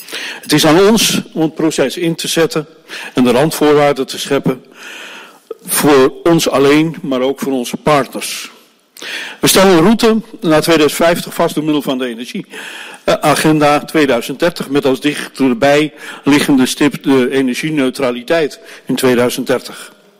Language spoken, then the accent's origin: Dutch; Amsterdam, North Holland, Netherlands; Het valt me echter als geboren Amsterdammer zwaar om te moeten zeggen